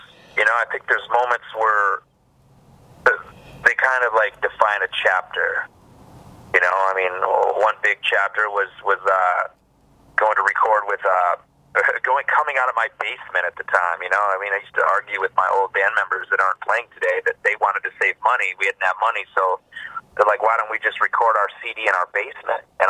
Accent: Midwest, United States; Because when we were growing up in the Midwest, that's what we had, man.

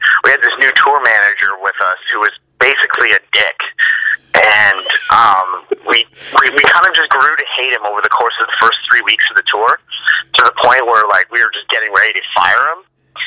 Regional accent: Canada; And if and when they do find out we're Canadian

